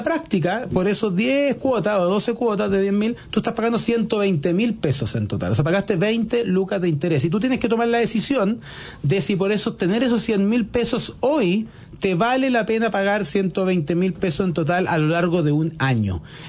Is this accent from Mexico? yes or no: no; Chile; Yo lo vi mucho a propósito de los que nos fuimos a estudiar fuera de Chile, y a la vuelta están todos muy mareados